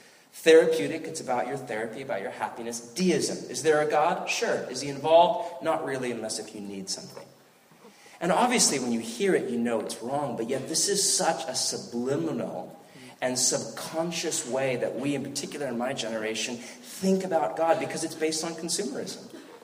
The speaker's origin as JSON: {"language": "English", "country": "United States", "said": "I'm an American, the pursuit of happiness."}